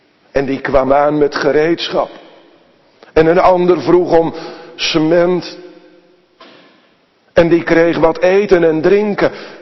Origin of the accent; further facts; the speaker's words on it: Sliedrecht, South Holland, Netherlands; Ik herinner me dat ik als kleine jongen op de basisschool in Sliedrecht zat